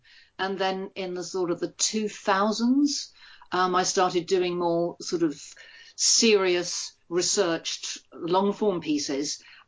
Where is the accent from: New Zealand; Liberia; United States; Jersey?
Jersey; it had always been a wallpaper to my life, growing up in Jersey, because both my parents had grown up as children in the occupation